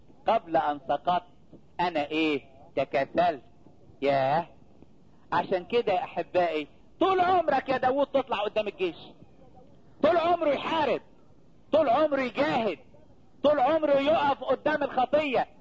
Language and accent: Arabic; Upper Egypt, Egypt; انا شفت الزوان بقى بعيني عندنا في الصعيد، لان احنا فلاحين بنزرع